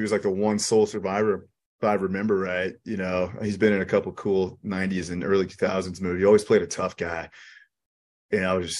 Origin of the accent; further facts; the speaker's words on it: Kansas, United States; I'm from Kansas originally, and this is before cell phones, really, man.